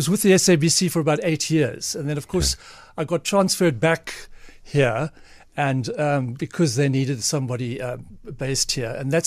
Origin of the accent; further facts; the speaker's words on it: East London, Eastern Cape, South Africa; also born or lived in Johannesburg; Born and bred in East London. Lived in Joburg and lived in Cape Town, but my origins are East London.